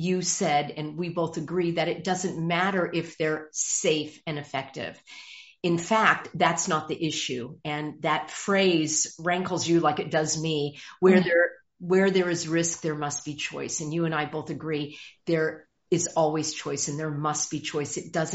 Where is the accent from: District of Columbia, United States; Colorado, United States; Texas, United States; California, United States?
California, United States; You know, I'm from California